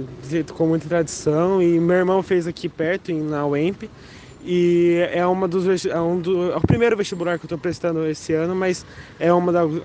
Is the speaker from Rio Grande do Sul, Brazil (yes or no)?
no; Itapetininga, São Paulo, Brazil; tenho 17 anos, sou de Tapetininga, São Paulo.